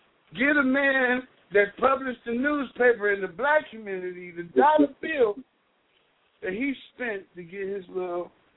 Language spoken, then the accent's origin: English; Cleveland, Ohio, United States; We're here from Cleveland, Ohio.